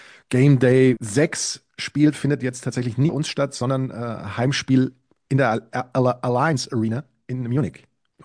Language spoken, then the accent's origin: German; Spain; als Spanier